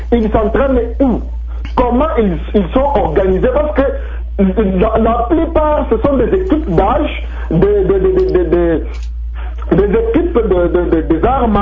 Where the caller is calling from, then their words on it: Lubumbashi, Haut-Katanga, DR Congo; Je viens depuis la ville de Lubumbashi.